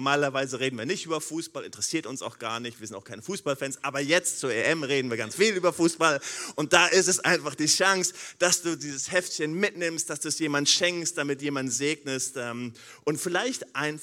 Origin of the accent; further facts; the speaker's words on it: Switzerland; born there; Ich bin hier in der Schweiz geboren.